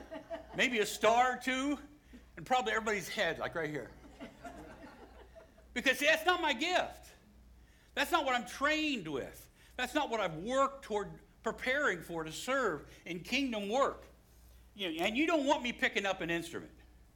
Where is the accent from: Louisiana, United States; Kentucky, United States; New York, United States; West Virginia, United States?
West Virginia, United States; I'm from West Virginia.